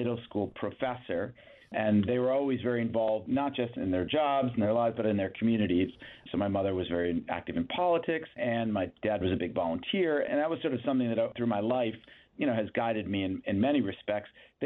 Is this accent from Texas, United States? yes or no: no; Newtown, Connecticut, United States; But I grew up in Connecticut and left and went to college at the University of Vermont. Never thought I would ever come back to Newtown, Connecticut.